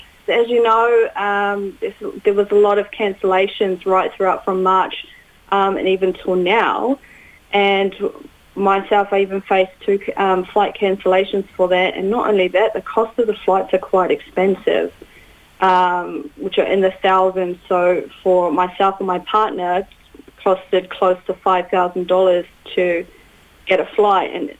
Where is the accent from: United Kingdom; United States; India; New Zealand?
New Zealand; I mean, being a New Zealander, you have the privilege to come home from a country that looks after its people